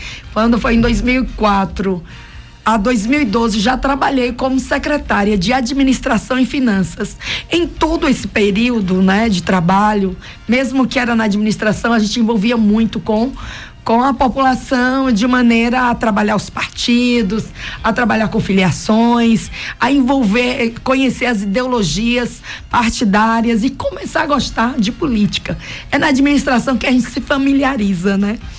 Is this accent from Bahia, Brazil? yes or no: yes; Aracatu, Bahia, Brazil; nasci em Aracatu, como você disse. Sim. Criada em Aracatu, estudei no município, morei um tempo em Feira de Santana para fazer um curso de teologia. Depois estive em São Paulo, como todo bom baiano, né, visita a cidade de São Paulo.